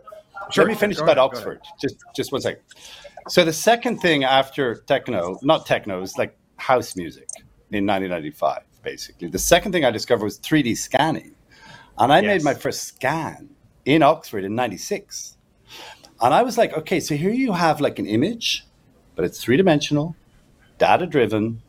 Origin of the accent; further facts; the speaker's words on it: Ireland; I'm this kid from Ireland, like rural Ireland.